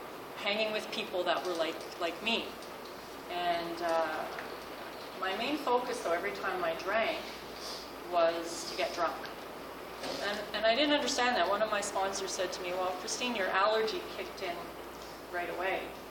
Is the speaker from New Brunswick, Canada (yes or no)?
no; Montreal, Quebec, Canada; born there; I was born in Montreal in December 64. So I recently turned 50